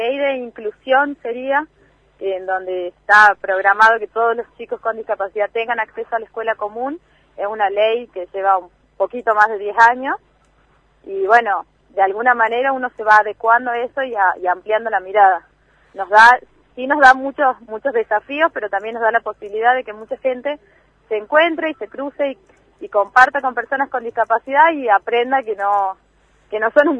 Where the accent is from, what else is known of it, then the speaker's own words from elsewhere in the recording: Tucumán, Argentina; Yo soy del norte, soy tucumana.